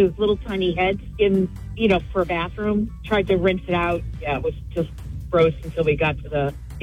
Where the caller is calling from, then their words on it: Rochester, New Hampshire, United States; from Rochester.